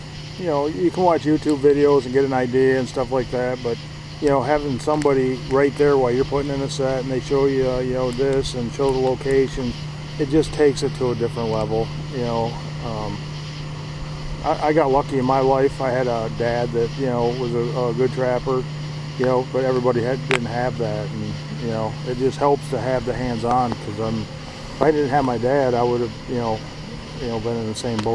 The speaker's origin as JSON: {"language": "English", "region": "Michigan", "country": "United States", "said": "Being that I'm from Michigan"}